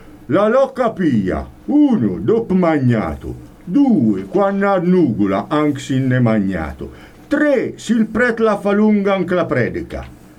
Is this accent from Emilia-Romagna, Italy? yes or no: no; Magione, Umbria, Italy; Eh beh, io sono della Magione.